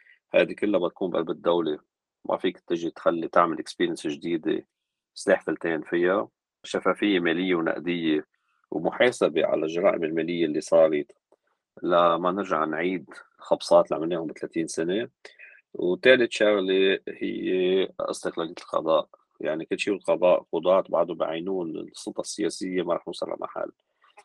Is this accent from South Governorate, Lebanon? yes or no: no; Beqaa, Lebanon; بتاخد مثلا أبليس ضيعتي وشتورة جدا مريجات بوارج مكس اللي حواليها